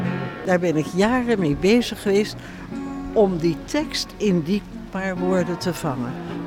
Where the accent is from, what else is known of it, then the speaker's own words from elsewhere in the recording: Maren, North Brabant, Netherlands; Ik kom uit Maren.